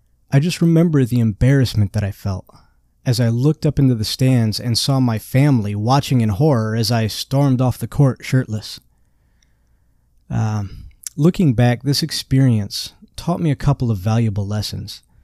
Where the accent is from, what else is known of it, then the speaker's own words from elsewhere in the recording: Indiana, United States; born there; I was born in March of 1984 in northern Indiana to my mother, Brenda, and my father, Donald Sr.